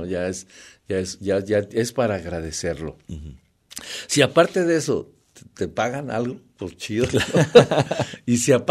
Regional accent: Tlaquepaque, Jalisco, Mexico; yo nací alfarero, tú sabes, nací en Tlaquepaque, sigo viviendo en Tlaquepaque, tengo mi taller de cerámica todavía.

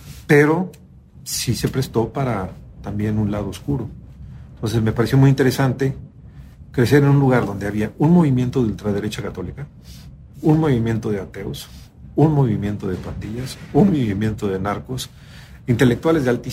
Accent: Mexico City, Mexico; si a mí me dicen que de dónde soy, digo, soy de la Unidad Modelo, la verdad. Me siento muy orgulloso de haber crecido en ese barrio, que es uno de los barrios más interesantes de este país.

